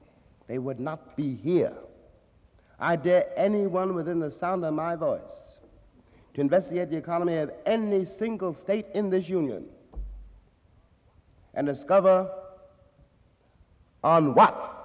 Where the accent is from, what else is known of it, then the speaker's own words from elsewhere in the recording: New York City, New York, United States; born there; I was born in Harlem nearly 45 years ago. And I have lived long enough to see all of New York City look just like Harlem.